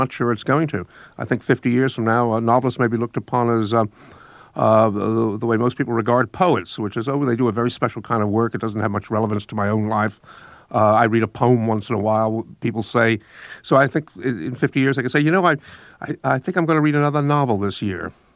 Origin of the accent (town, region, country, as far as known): New York, United States; born or raised there